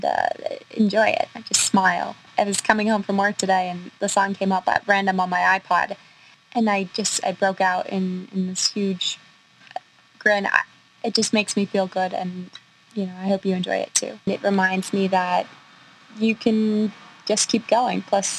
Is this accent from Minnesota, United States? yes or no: no; New York, United States; I'm from Dutchess County, New York.